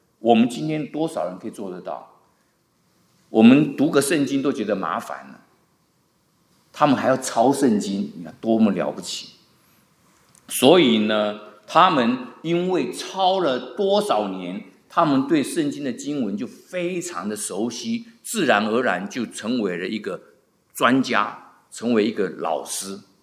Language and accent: Chinese; Taiwan; 因为我从台湾来的时候也蛮注意的